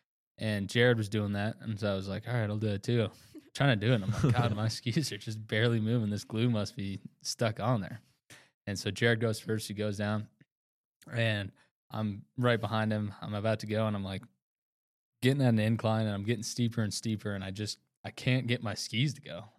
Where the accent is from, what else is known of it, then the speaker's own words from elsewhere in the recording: Billings, Montana, United States; I was back in Billings at my hometown